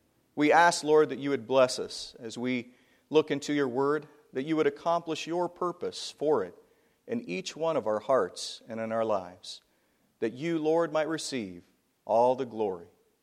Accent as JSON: {"language": "English", "town": "Kennewick", "region": "Washington", "country": "United States", "tie": "born or raised there", "said": "I grew up in Kennewick, Washington, about 5 hours southeast of here, I guess, somewhere over there, Tri-Cities."}